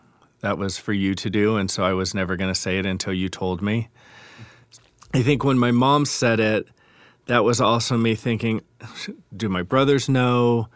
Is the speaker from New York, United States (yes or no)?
yes; New York City, New York, United States; My growing up in New York was good. I had great family life. We lived in a section of the Bronx that was very Italian. My family's very culturally Catholic, is what I always said.